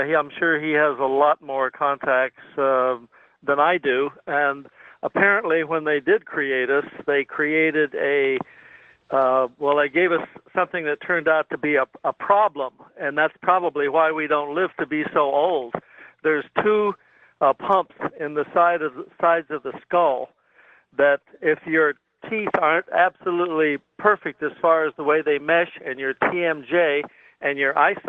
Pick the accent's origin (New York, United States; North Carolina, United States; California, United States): California, United States; Los Angeles; I'm from Los Angeles.